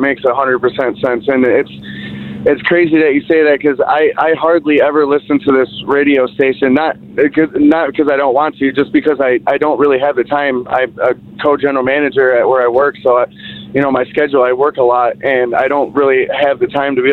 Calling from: Ithaca, Michigan, United States; I am calling from Ithaca, Michigan.

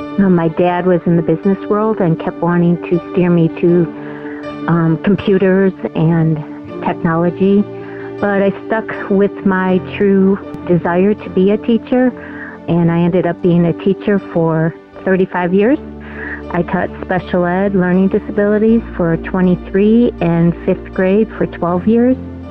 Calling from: Gilbert, Arizona, United States; I'm calling from Gilbert, Arizona.

